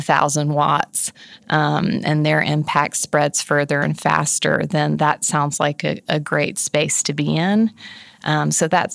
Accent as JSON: {"language": "English", "country": "Guatemala", "tie": "born or raised there", "said": "And growing up in Guatemala definitely fed my frame for"}